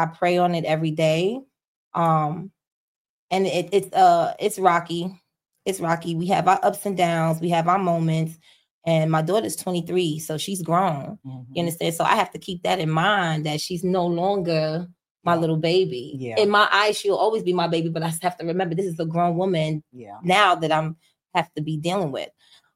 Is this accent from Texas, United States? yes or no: no; New York, United States; And then I'm from New York. So, you know, it was really, really big.